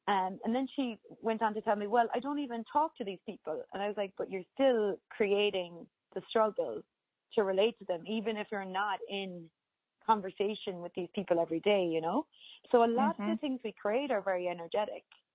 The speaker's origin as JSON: {"language": "English", "country": "Ireland", "tie": "born or raised there", "said": "I grew up in Ireland"}